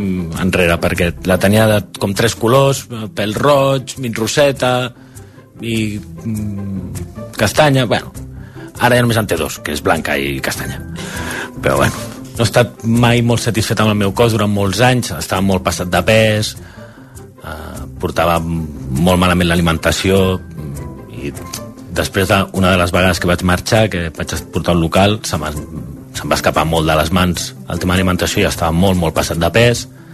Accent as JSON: {"language": "Catalan", "town": "Barcelona", "region": "Catalonia", "country": "Spain", "said": "tinc 41 anys, sóc de Barcelona"}